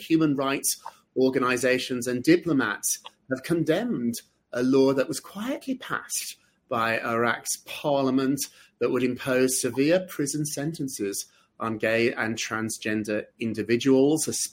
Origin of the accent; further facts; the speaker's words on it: United Kingdom; talking to my British friends, I'm from Britain